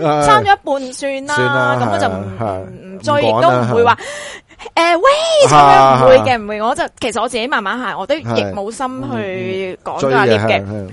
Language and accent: Cantonese; Hong Kong; 其實作為一個香港人